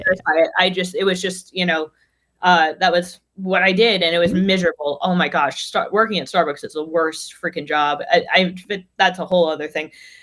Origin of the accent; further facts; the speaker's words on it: New York City, New York, United States; So when you say, like, well, how is it growing up in New York? it was a trial by fire. I grew up really quickly.